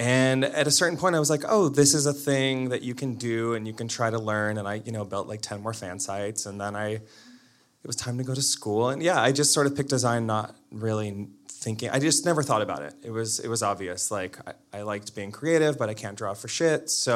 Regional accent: Toronto, Ontario, Canada; Yeah, I grew up in Toronto.

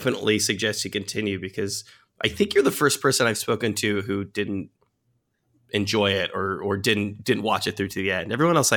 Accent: New York, United States; I think as a New Yorker, it's kind of a wonderful show

